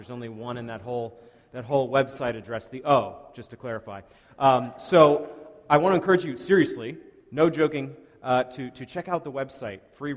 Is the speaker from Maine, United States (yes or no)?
yes; Maine, United States; I will say, by way of bona fides, that I am from Maine, which is sort of like a close cousin to Canada, right?